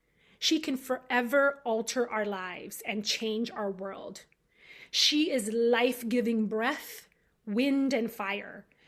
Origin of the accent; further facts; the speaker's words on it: Philadelphia, Pennsylvania, United States; now in Iowa, United States; Although I live in Iowa with my spouse and son now, I grew up in North Philadelphia attending a Puerto Rican Spanish-speaking evangelical Pentecostal church.